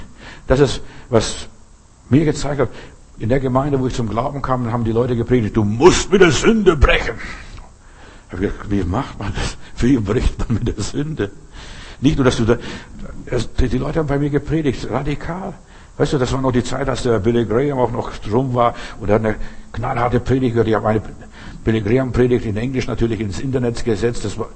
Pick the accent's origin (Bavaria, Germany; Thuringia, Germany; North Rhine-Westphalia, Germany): Bavaria, Germany; Weißt du, ich bin in Bayern groß geworden eigentlich. Und dort meine Gehversuche gemacht.